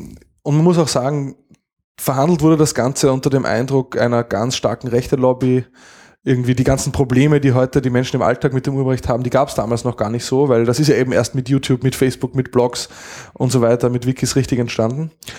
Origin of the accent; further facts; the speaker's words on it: Linz, Upper Austria, Austria; now in Vienna, Austria; Und ich komme aus Linz und meine Partnerin und meine Tochter leben in Wien